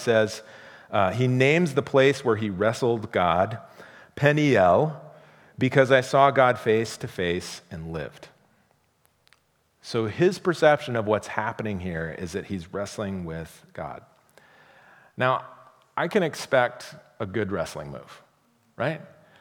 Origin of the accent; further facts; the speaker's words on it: Iowa, United States; I grew up in Iowa. Real wrestling is not what's on TV now.